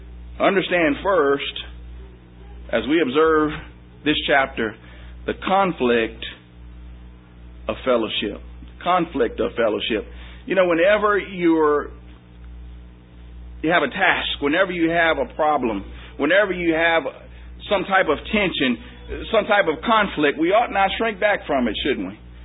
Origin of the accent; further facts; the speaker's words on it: St. Louis, Missouri, United States; now in Georgia, United States; I'm from St. Louis, Missouri. I'm here in Georgia. I'm 39 years old.